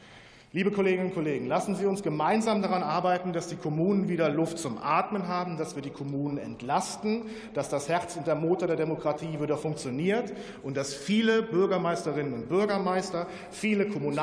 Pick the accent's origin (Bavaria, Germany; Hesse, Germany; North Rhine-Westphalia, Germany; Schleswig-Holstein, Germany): North Rhine-Westphalia, Germany; Düren; Meine Heimatstadt Düren im Rheinland